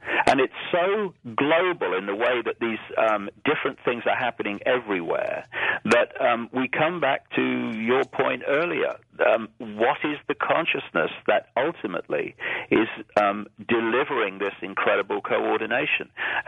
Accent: United Kingdom; born there; Britain, and I had to be born on some piece of land or I would have drowned. But I don't identify with being British.

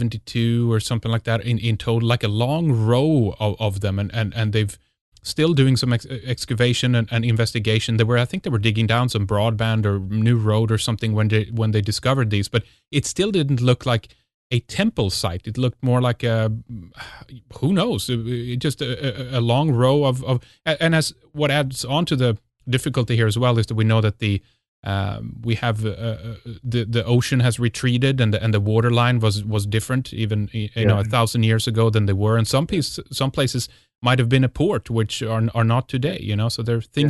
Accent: Sweden; English is a second language; this would be my critique growing up in Sweden.

